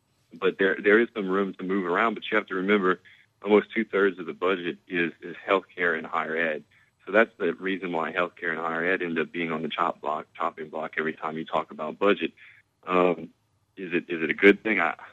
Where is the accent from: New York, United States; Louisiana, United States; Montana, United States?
Louisiana, United States; Opelousas; born there; now in Carencro, United States; I was born in Opelousas.